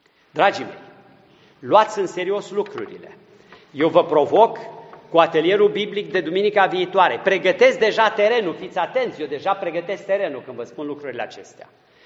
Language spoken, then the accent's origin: Romanian; Romania; Întâi sunt creștin și pe urmă sunt român.